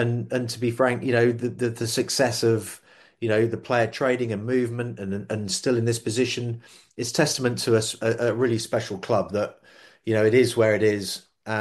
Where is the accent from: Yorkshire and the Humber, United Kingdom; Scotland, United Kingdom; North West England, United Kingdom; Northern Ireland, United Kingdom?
Yorkshire and the Humber, United Kingdom; Harrogate; Harrogate's my hometown. I'd love to be there at Harrogate.